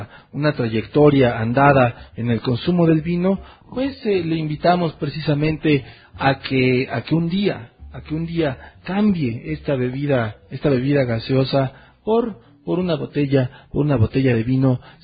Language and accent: Spanish; Mexico; nos perjudican a nosotros como nación mexicana